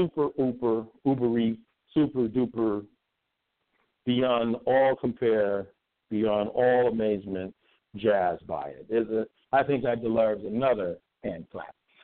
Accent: Los Angeles, California, United States; I'm from Los Angeles.

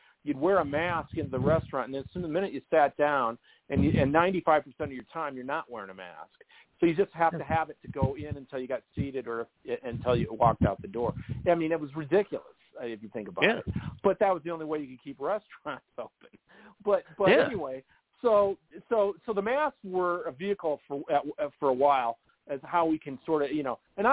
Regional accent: Iowa, United States; you go to my home state of Iowa

